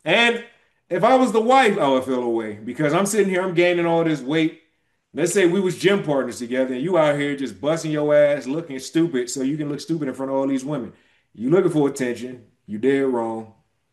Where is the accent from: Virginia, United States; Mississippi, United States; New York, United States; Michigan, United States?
Michigan, United States; that's my home state of Michigan, right?